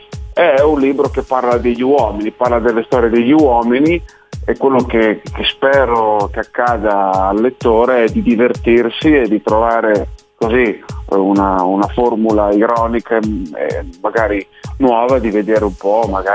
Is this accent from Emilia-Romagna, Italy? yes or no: yes; Emilia-Romagna, Italy; una mia carezza alla mia terra che è l'Emilia Romagna, luogo in cui sono nato e cresciuto.